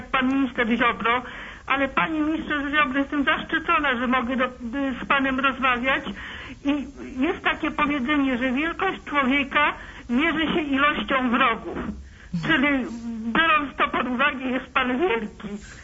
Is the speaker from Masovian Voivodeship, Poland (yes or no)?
yes; Warsaw, Masovian Voivodeship, Poland; jeszcze chcę powiedzieć, że jestem z Warszawy